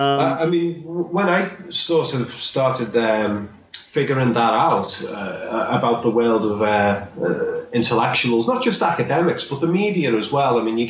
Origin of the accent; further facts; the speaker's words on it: North West England, United Kingdom; accent: Scouse; And I have, as you can probably tell, I mean, my Scouse accent is actually quite tame compared to a lot of the accents in this city.